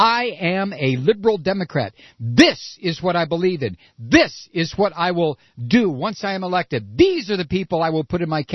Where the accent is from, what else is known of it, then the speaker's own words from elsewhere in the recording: United States; Sorry. I'm an American.